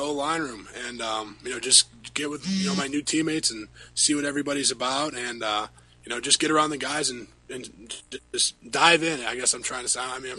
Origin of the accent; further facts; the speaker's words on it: Midwest, United States; I'm a Midwest guy, born and raised, and I think, you know, Indianapolis will be a great fit for me.